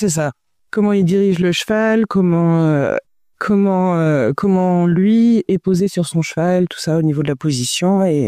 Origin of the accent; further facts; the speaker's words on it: Brittany, France; moved away as an adult; now in Réunion; quand on vient de Bretagne, on voit pas souvent le soleil.